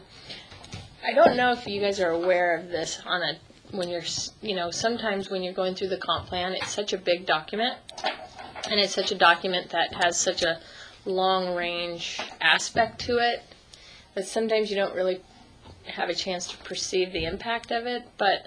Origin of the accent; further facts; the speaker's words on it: North Bend, Washington, United States; when I say I'm from North Bend